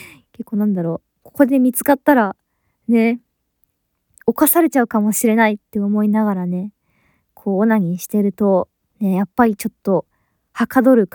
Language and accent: Japanese; Kansai, Japan; 出身地は関西の方ですね。